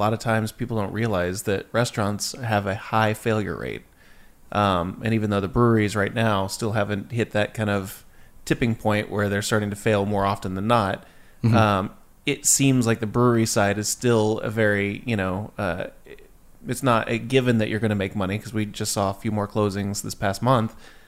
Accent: Kokomo, Indiana, United States; And my hometown.

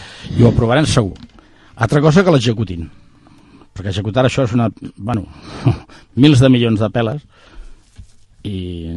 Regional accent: Mediona, Catalonia, Spain; a mi jubilat vull anar a Mediona a viure a casa, allà al meu poble

